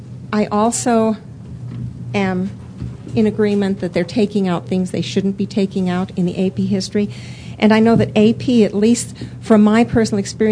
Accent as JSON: {"language": "English", "town": "Evergreen", "region": "Colorado", "country": "United States", "said": "I'm from Evergreen in Jefferson County."}